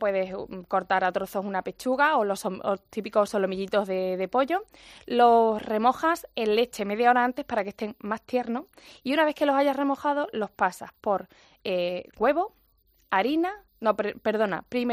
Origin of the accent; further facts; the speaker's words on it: Higuera de la Serena, Extremadura, Spain; Yo soy extremeña.